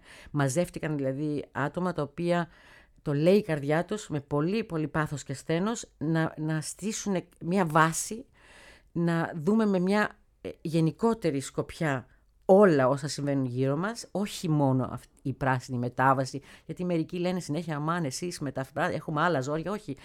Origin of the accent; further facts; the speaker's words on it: Thessaloniki, Central Macedonia, Greece; Εγώ είμαι από Θεσσαλονίκη.